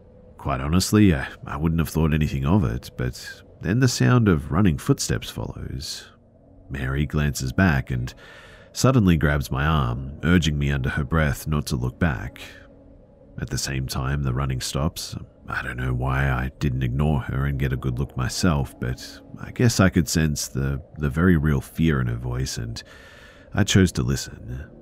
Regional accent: India; The thing is, too, is that I'm from India, of all places.

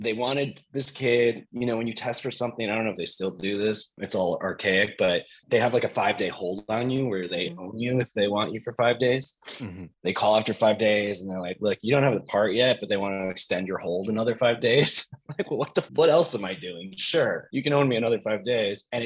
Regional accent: Evanston, Illinois, United States; I grew up in Evanston, which is where Northwestern is.

